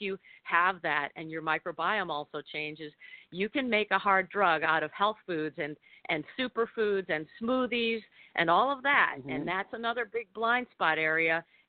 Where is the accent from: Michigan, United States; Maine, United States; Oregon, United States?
Michigan, United States; this woman who used to eat plastic food I grew up with in Michigan